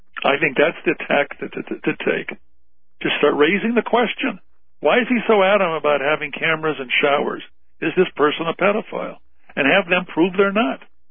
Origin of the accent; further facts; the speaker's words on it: Arizona, United States; When I was growing up in Arizona, we had peace officers.